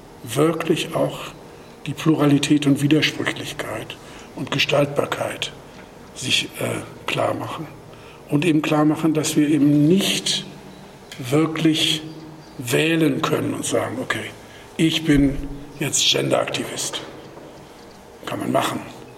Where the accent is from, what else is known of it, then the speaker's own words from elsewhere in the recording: Kiel, Schleswig-Holstein, Germany; Also natürlich bin ich Schleswig-Holsteiner. Natürlich bin ich Kieler. Natürlich bin ich auch, was ich dann erst so richtig gelernt habe, als ich im Ausland war, Deutscher.